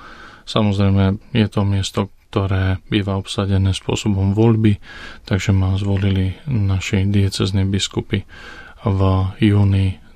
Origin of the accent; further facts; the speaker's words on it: Žilina, Žilina Region, Slovakia; also born or lived in Rome; Pochádzam zo Žiliny, ako už bolo povedané, študoval som v seminári v Nitre, no a vyššie štúdia som absolvoval tu v Taliansku, v Ríme